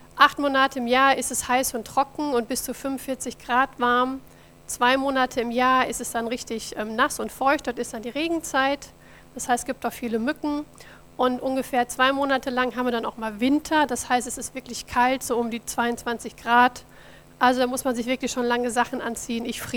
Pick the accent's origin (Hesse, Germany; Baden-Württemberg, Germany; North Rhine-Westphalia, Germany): North Rhine-Westphalia, Germany; Wiedenbrück; ich komme aus Wiedenbrück, bin also ein waschechter Ostwestfale